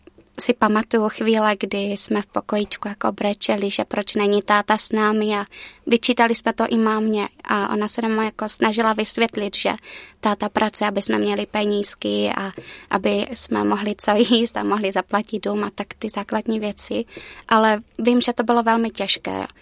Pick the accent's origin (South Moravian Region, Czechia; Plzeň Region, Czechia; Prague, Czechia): South Moravian Region, Czechia; Dolní Dunajovice; accent: South Moravian; Přijela jsem z Dolních Donávic, jižní Morava, u Mikulova.